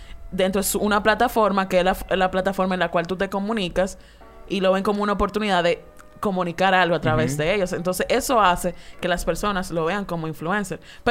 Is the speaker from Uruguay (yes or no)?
no; Dominican Republic; como dominicano estábamos acostumbrados a ver la televisión